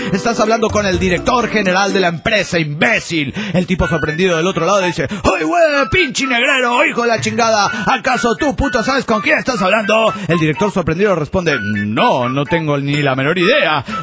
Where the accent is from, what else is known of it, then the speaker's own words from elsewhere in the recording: Aguascalientes, Mexico; de Aguascalientes, México.